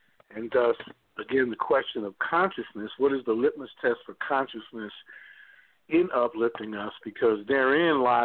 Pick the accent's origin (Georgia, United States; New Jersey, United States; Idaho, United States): Georgia, United States; also born or lived in Alabama; as dangerous as growing up in Georgia and Alabama in the late 50s and 60s.